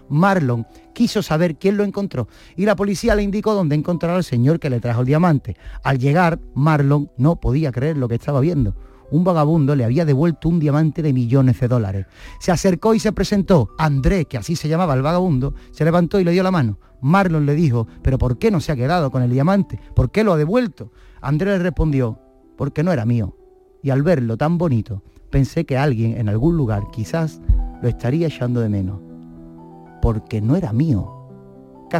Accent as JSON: {"language": "Spanish", "region": "Andalusia", "country": "Spain", "said": "A mí me conecta con mi tierra un hilo exactamente igual de resistente, pero en mi caso es blanco y verde."}